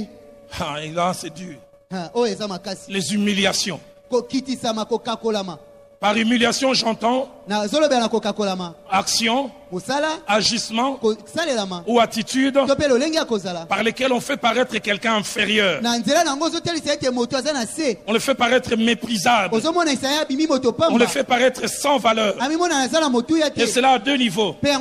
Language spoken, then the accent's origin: French; Kinshasa, DR Congo; Je connais une fille dans le quartier où j'ai grandi à Bandal.